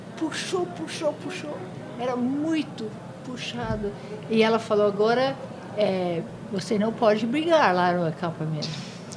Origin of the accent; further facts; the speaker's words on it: United States; eu fui criada nos Estados Unidos e meu pai não era um americano normal, que morava numa casa normal